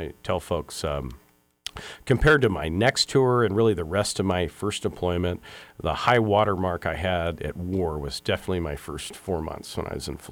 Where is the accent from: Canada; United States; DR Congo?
United States; Seattle, Washington; I grew up in Seattle, so the only time I ever fired a rifle was in basic training, you know.